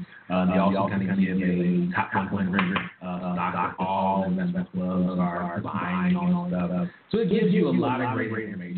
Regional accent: Miami, Florida, United States; I'm not even from Orlando. I'm from Miami, right?

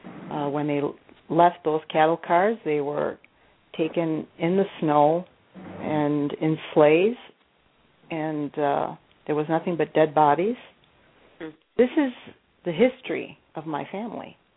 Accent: United States; first language Polish; English is a second language; my first language is Polish. I am a daughter of Polish immigrants who came to the United States after the war.

